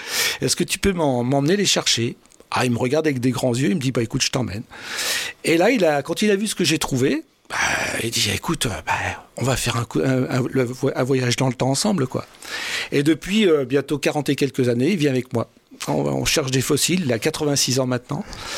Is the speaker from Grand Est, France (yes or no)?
no; Aigrefeuille-d'Aunis, Nouvelle-Aquitaine, France; Alors donc moi je suis d'Aigrefeuille de Nice, à côté de La Rochelle.